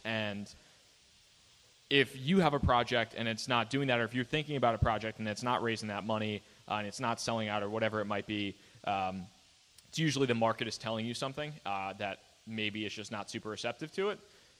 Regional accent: New York, United States; I mean, I'm from New York.

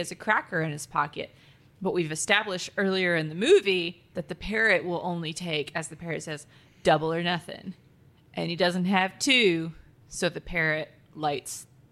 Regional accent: the South, United States; I'm from the South, so it's an igloo to me.

